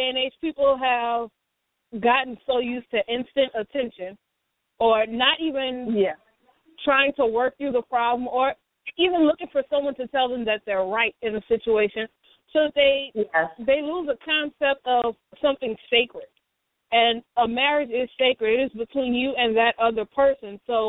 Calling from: LaPlace, Louisiana, United States; I'm calling from LaPlace.

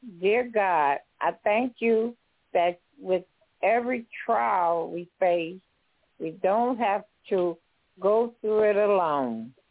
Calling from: Homer, Louisiana, United States; y'all keep us in prayer in Homer, Louisiana, that they would open up a Sabbath church

